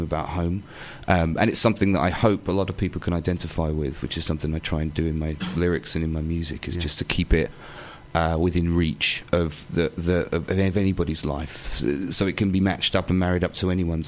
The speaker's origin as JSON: {"language": "English", "town": "Chelmsford", "region": "East of England", "country": "United Kingdom", "said": "And although I'm from Chelmsford and from this area originally, and I love it, and you know, I always come back to it."}